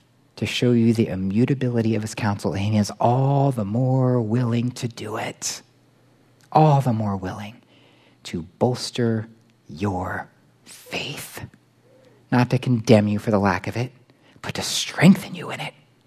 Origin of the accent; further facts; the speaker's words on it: Florida, United States; I grew up in Florida, so I grew up around boats.